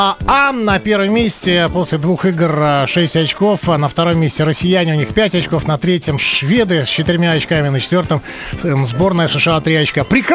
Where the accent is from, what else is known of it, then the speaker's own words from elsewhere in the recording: Latvia; когда спрашивали, вы откуда? Я говорил, Латвия.